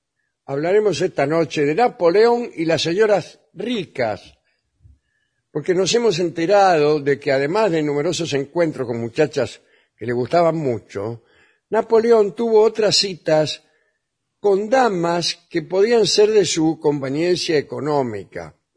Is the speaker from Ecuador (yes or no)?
no; Caseros, Buenos Aires Province, Argentina; No, yo soy de Casero, sí, sí.